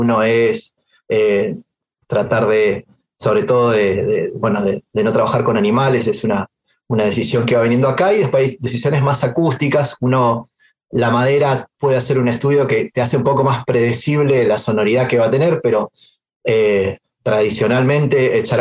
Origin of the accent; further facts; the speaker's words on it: Corrientes, Argentina; yo soy correntino. Nosotros los correntinos nos criamos con sonoridades del chamamé, de la música del litoral.